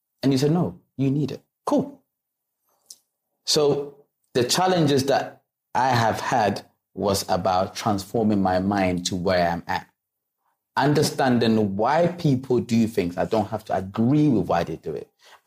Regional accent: London, United Kingdom; I didn't say, but I'm from London, I don't take my shoes off.

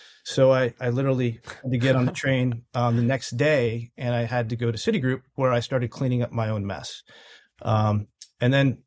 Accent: New York City, New York, United States; I'm from the New York City area

